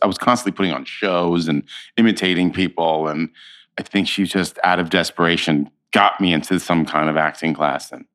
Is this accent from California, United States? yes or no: yes; San Francisco, California, United States; also born or lived in Berkeley; I grew up in San Francisco, and they have a professional theater company there called the American Conservatory Theater.